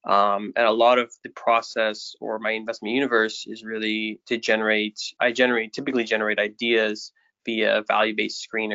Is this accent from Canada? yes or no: yes; Ottawa, Ontario, Canada; I'm originally from Ottawa, Canada